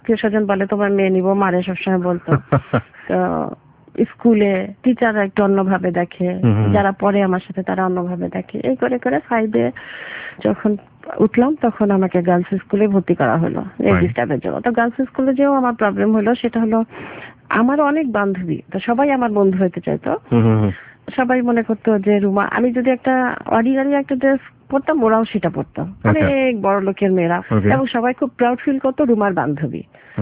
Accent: Khulna, Khulna Division, Bangladesh; also born or lived in Bagerhat; আমরা খুলনা চলে আসি।

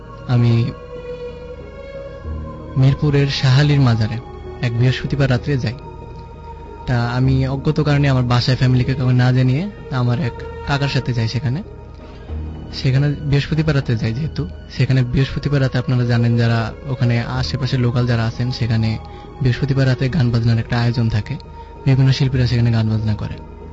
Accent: Badda, Dhaka Division, Bangladesh; আমি বাড্ডা থেকে এসেছি

